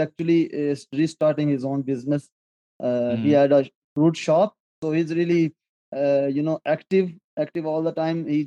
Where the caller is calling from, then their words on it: Jhelum, Punjab, Pakistan; English is a second language; I'm from Punjab right now. Punjab is a continent, and I live in Jhelum city.